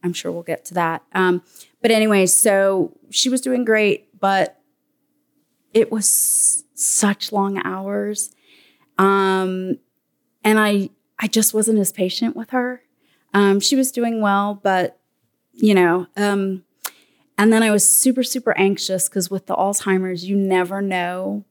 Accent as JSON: {"language": "English", "town": "San Francisco", "region": "California", "country": "United States", "tie": "born or raised there", "said": "So I was traveling a lot, and my mom, I grew up in San Francisco, and that's where my mom lived."}